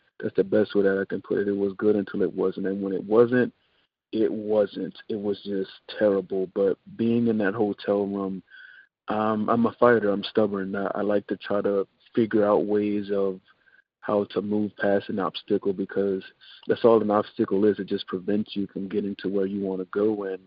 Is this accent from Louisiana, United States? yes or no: yes; New Orleans, Louisiana, United States; moved away as an adult; now in Germany; I'm originally from New Orleans, but my 9-to-5 job being in the Air Force is what has me over here in Germany.